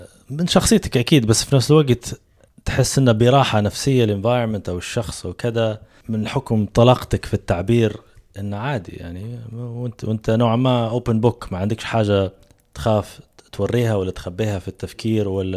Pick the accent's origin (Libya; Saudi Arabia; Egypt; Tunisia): Libya; accent: Libyan; بلهجتنا الليبية،